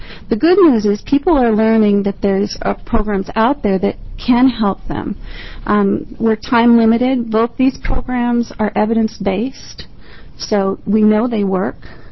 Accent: Oregon, United States; I come from Yamhill County.

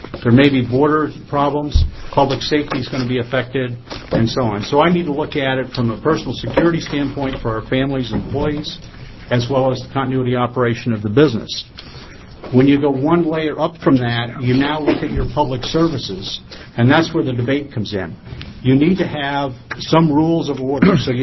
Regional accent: Oregon, United States; My apologies. I'm from Oregon.

